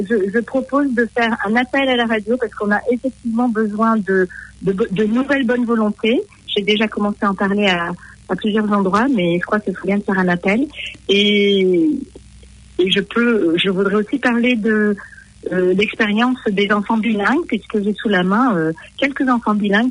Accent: Provence-Alpes-Côte d'Azur, France; Je viens de la Côte d'Azur

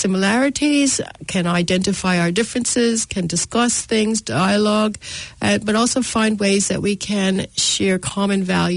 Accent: Canada; I'm Canadian

